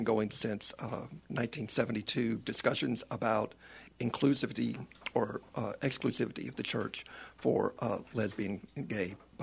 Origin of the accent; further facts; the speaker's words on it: Ruston, Louisiana, United States; Growing up in Ruston, in rural North Louisiana, I did not knowingly know any gay person.